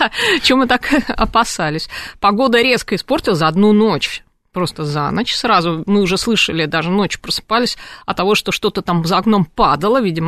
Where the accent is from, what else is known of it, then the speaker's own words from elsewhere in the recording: Moscow, Russia; я, естественно, как многие москвичи, там была неоднократно